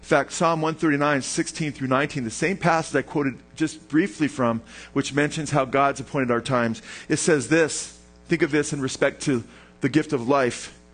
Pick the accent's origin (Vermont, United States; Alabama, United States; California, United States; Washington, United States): California, United States; Simi Valley; I was born right here in Simi Valley. Ha. And now I'm, what am I, 32 now, Lisa? 33, something like that, you know? No, I'm 52 years old. And I'm still here.